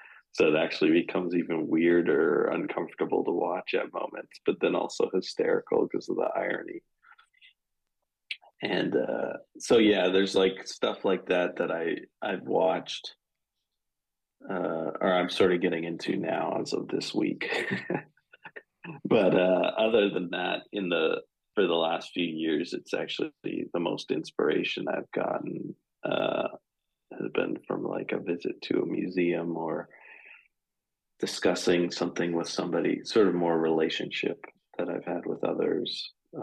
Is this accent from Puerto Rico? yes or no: no; Canada; in my community growing up in Canada, there is a lot of Taiwanese and Hong Kongese people that have immigrated there. And we were a member of the community of those people